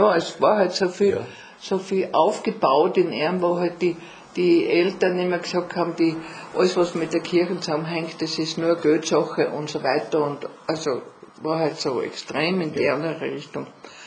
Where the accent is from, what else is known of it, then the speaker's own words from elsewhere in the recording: Breitenau, Austria; Ich bin geboren in der Breitenau, bin in sehr engen Verhältnissen aufgewachsen. Wir haben so eine Küche, Zimmer gehabt und da waren wir doch 5, 6 Kinder und es war etwas eng.